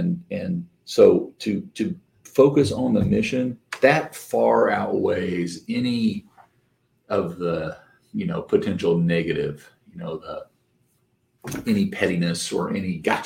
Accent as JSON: {"language": "English", "town": "Claremont", "region": "Indiana", "country": "United States", "tie": "born or raised there", "said": "we're Hoosiers. We all come, born and raised in Claremont, Indiana"}